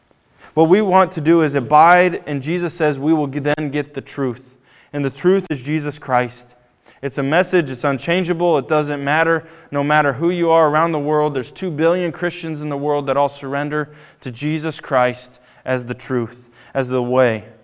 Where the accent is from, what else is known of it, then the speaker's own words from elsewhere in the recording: Bettendorf, Iowa, United States; I'm not from here. I'm from the Quad Cities. Rivertown, a little more industrial. Bettendorf was not a farm town.